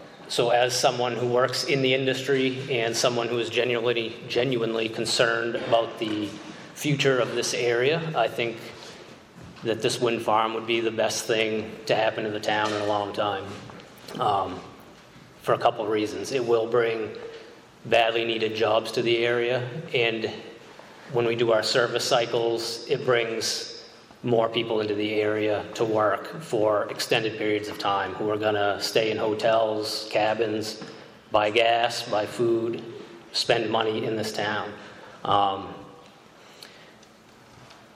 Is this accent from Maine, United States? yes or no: yes; Bingham, Maine, United States; I was born and raised right here in Bingham.